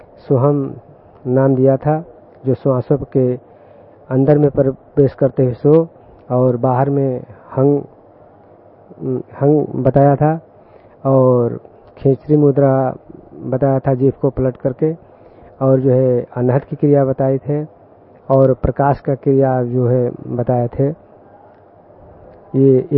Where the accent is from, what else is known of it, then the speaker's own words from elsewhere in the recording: Uttar Pradesh, India; Sir मैं UP से आया हूँ।